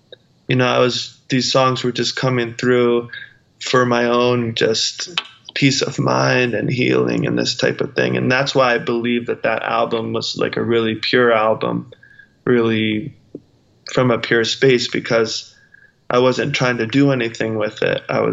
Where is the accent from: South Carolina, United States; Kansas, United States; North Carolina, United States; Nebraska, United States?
South Carolina, United States; You know, I'm from South Carolina. I'm from a small town, you know.